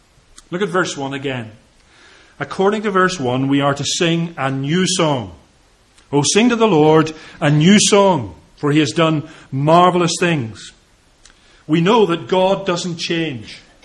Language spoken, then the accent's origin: English; England, United Kingdom; I'm not suggesting we all need to dance, okay? I know we're English and things like that.